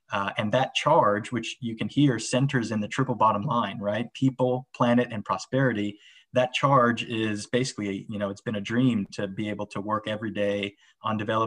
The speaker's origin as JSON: {"language": "English", "town": "Miami", "region": "Florida", "country": "United States", "tie": "born or raised there", "lives_now": "Orlando, United States", "said": "Originally, I'm from Miami, Florida. I'm a Cuban American, and I was born and raised down there and came up here to Orlando to study at the University of Central Florida."}